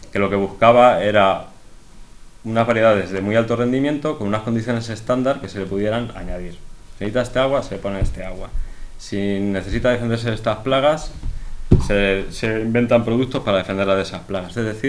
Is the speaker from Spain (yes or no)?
yes; Castile, Spain; la zona donde soy yo, de Castilla, que está todo lleno de cereal, pero está vacío de gente